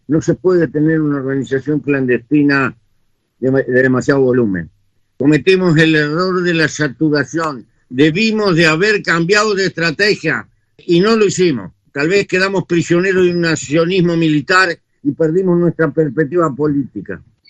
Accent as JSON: {"language": "Spanish", "country": "Uruguay", "said": "Y en mi país impuso un cambio político fenomenal. Había una fuerza política, el Partido Colorado, que había gobernado 90 años consecutivos y perdió todo el gobierno y las intendencias locales."}